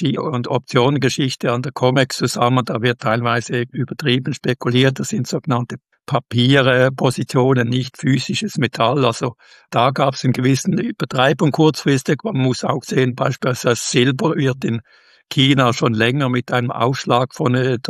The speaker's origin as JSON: {"language": "German", "country": "Switzerland", "said": "bin Schweizer"}